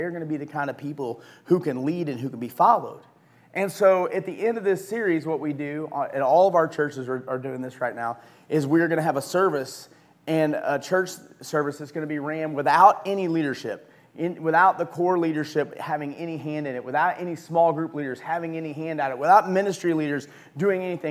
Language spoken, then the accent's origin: English; Alton, Illinois, United States; So when I was a kid, I grew up in Alton, and we would drive over to Jamestown Mall.